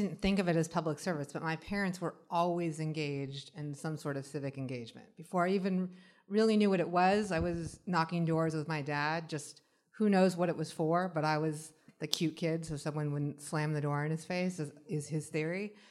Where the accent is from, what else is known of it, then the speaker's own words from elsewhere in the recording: California, United States; When I was in college, I grew up in California, Prop 187, and got involved in that a little bit